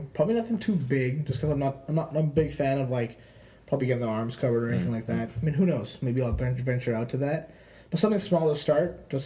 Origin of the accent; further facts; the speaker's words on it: Canada; I'm from Canada. He's from the UK.